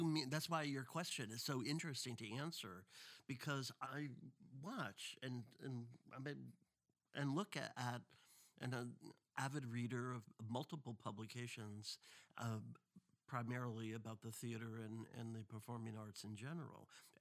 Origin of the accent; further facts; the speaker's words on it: New York City, New York, United States; As a New Yorker, you just like, oh, this is what it means to live here.